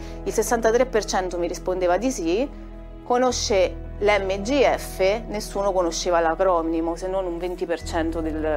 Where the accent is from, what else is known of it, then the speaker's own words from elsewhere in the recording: Lazio, Italy; perché io vengo dalla Valle di Comino